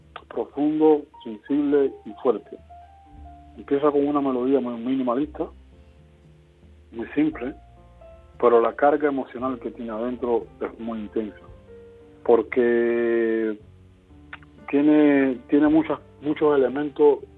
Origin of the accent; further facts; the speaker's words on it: Cuba; Pero nunca, nunca en mi música vas a sentir que yo he olvidado que soy cubano.